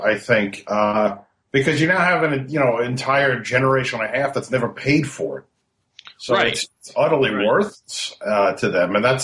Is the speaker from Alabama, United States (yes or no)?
no; Brooklyn, New York, United States; because I grew up in Brooklyn. I went to school in Manhattan.